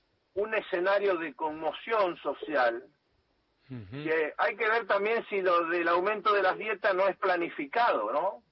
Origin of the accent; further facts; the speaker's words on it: General Alvear, Buenos Aires Province, Argentina; born there; also born or lived in Saladillo / Azul / Rosario / Sáenz Peña; Bueno, yo nací en General Alvear, después también hice mi secundaria en Saladillo, una parte de la universidad hice en Azul, también pasé varios meses en la ciudad de Rosario, luego me instalé en Sáenz Peña, Chaco, Salta Capital, Joaquín B. González, al sur de Salta.